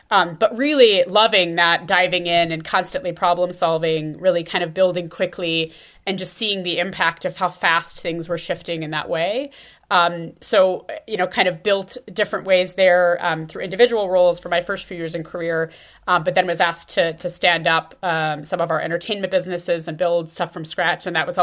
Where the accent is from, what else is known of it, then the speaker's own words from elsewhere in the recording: Midwest, United States; So I grew up in the Midwest of the US.